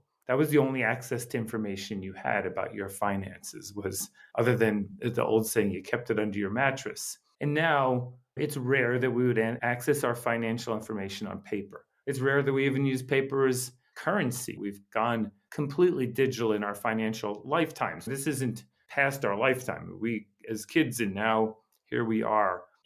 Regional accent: United States; I did growing up in the United States

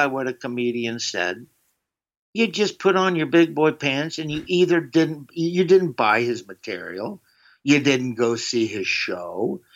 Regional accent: the South, United States; if I thought that the people I grew up with in the South thought I was making fun of them, I wouldn't do it.

